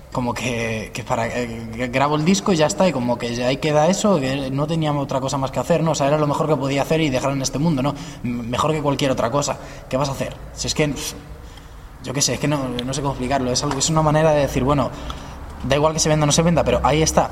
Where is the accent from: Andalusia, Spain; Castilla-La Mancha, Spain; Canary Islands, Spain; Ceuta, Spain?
Castilla-La Mancha, Spain; Toledo; somos toledanos, joder, aquí tenemos